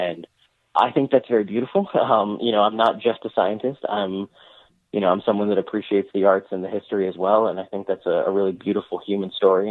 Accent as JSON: {"language": "English", "country": "United States", "said": "So I am an American citizen, but I'm the son of Mexican immigrants."}